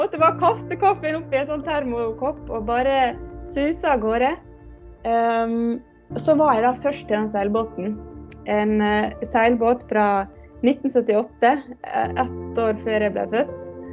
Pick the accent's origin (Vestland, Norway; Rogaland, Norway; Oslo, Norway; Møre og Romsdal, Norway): Møre og Romsdal, Norway; Ålesund; Da jeg vokste opp i Ålesund, så drev jeg ikke med seiling